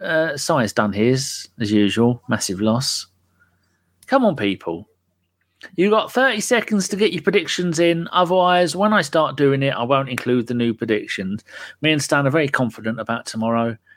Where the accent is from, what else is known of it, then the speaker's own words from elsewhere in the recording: England, United Kingdom; I go, hey, hello, ladies. I'm from England. Hello.